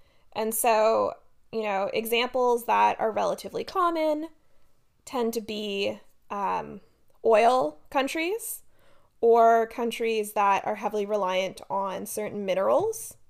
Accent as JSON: {"language": "English", "country": "Canada", "said": "a word that is spelt a way that I, as a Canadian, want to pronounce as the French would."}